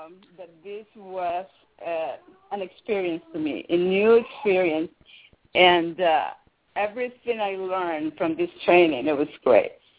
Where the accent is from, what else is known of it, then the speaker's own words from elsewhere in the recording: Peru; moved away; Coming from Peru, I was born in Peru, but I've been living here for many years.